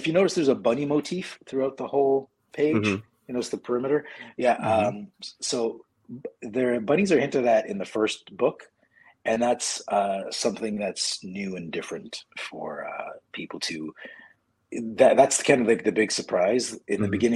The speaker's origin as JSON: {"language": "English", "town": "Toronto", "region": "Ontario", "country": "Canada", "tie": "born or raised there", "said": "And because I figured since like Toronto's my hometown"}